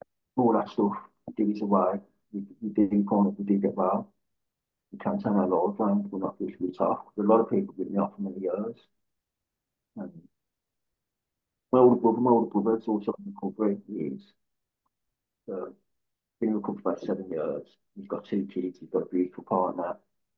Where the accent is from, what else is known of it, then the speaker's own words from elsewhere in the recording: Handsworth, West Midlands, United Kingdom; But I'm from Handsworth, so I grew up in Neatshorns, moved to Shoreditch a few years, and moved to Handsworth when I was 15.